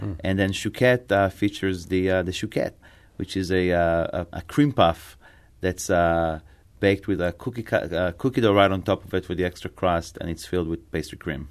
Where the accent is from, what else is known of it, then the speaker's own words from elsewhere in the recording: Israel; English is a second language; moved away as an adult; now in St. Louis, United States; I'm from Israel originally. Mm-hmm. I grew up there and was raised there. I came here and went to school, have a degree in philosophy